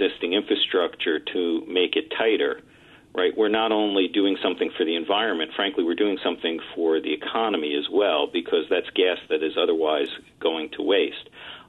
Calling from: New Jersey, United States; You know, I'm calling you from New Jersey. We continue to invest in solar here in our state.

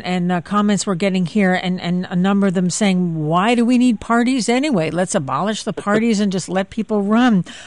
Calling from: Pennsylvania, United States; We're calling you from Pennsylvania. We have a closed primary system here.

